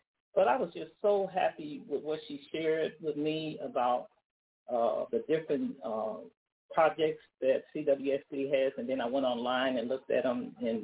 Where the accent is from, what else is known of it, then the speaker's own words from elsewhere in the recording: Chicago, Illinois, United States; I'm from Chicago, and I got on a little late, but I'm just really enjoying this reading.